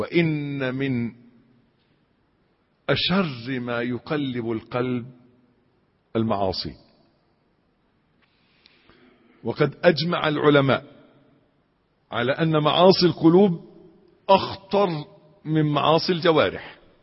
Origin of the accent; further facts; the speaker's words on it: Egypt; إن أحيانا الإنسان يشوف عندنا في مصر كشك الكهرباء